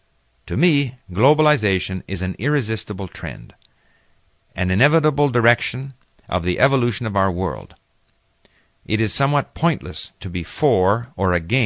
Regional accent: Montreal, Quebec, Canada; first language English; Growing up in the English-speaking area of Montreal, a predominantly French-speaking city, I remember that until the age of 17, I only spoke English.

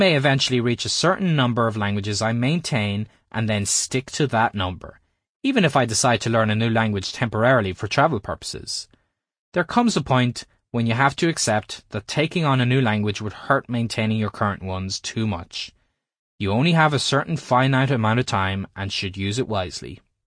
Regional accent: Ireland; Irish is important to me as an Irish person.

